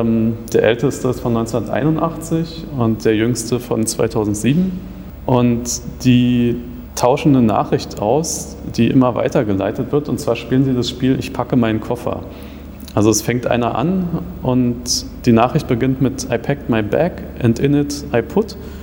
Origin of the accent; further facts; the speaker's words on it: Berlin, Germany; now in Braunschweig, Germany; Also ursprünglich komme ich aus Berlin und habe da Informatik-Bachelor studiert und bin dann eigentlich nach Braunschweig gekommen